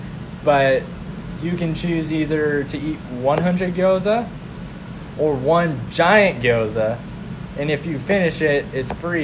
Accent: Oklahoma, United States; I come from Oklahoma, so we got these toll booths set up on interstate highways

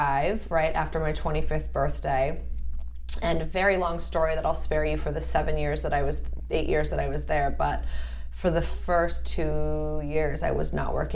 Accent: Coronado, California, United States; Yeah, so I'm from San Diego. I'm from Coronado

